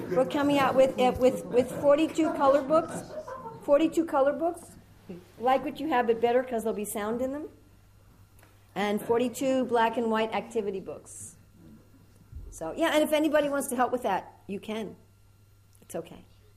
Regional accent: United States; I'm sure you've all noticed that I'm an American, and I hope that you will excuse me for my crude American ways.

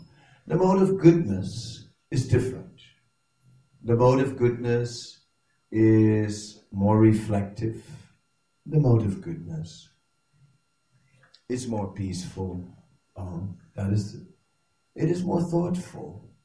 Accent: Netherlands; English is a second language; although I am from the Netherlands and I've seen a few things

